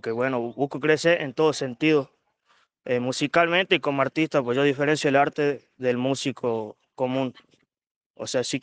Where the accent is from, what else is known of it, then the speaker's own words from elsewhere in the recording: Perico, Jujuy, Argentina; Sí, de Perico.